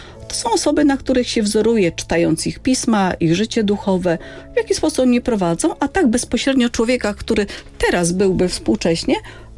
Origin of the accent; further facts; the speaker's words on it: northern Poland, Poland; moje rodzinne miasteczko na północy Polski, nad jeziorami, także z dzieciństwa latem pływanie w jeziorze, zimą jazda na łyżwach.